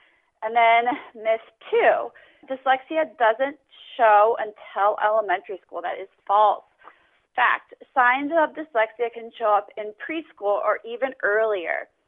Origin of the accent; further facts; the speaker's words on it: Baltimore, Maryland, United States; now in Williston, United States; So I'm originally from Baltimore, and I'm living in Williston, North Dakota, finishing up my teaching license online this semester.